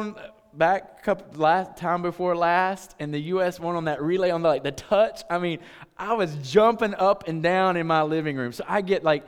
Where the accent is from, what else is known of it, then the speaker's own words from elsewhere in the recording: United States; when I allow the fact that I'm American